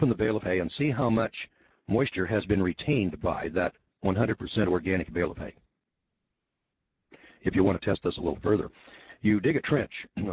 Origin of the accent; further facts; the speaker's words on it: Rust Belt, United States; I'm a snowbird from the Rust Belt